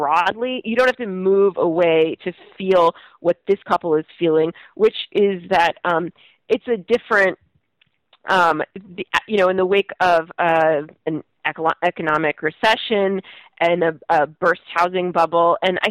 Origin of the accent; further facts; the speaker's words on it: Brattleboro, Vermont, United States; I grew up in Brattleboro, Vermont, which is a place that was kind of in many ways colonized by the first wave of a lot of anti-war activists